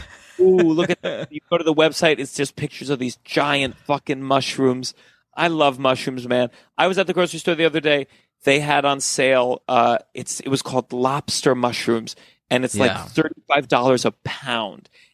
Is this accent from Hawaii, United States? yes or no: no; Potomac, Maryland, United States; Man, growing up in Potomac, it's tough to tell when you're younger, your palate is so unrefined.